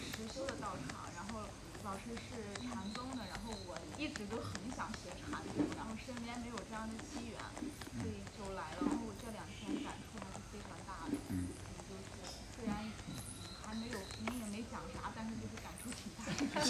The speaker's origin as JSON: {"language": "Chinese", "town": "Qingdao", "region": "Shandong", "country": "China", "said": "然后我家是青岛的，92年的，不对，94年的。"}